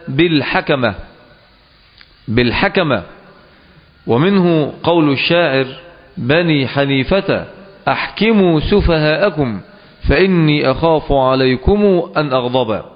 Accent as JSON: {"language": "Arabic", "country": "Egypt", "said": "وكما خرج العلمانيون من بلدنا مصر"}